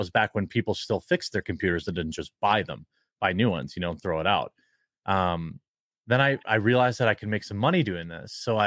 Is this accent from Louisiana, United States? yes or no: no; Wisconsin, United States; Fourth generation American. Parents came from Poland and Germany, like many people in Wisconsin. Grandparents were bread makers and bakers and stuff like that. And, I've been in Wisconsin my whole life.